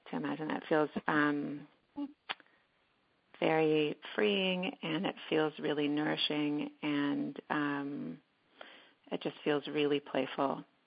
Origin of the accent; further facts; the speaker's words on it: Canada; Well, first of all, I'm Canadian